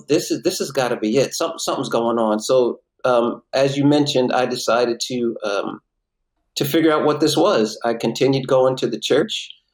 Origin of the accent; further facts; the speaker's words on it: Pennsylvania, United States; born there; I wasn't born in Oklahoma. I was born in Pennsylvania.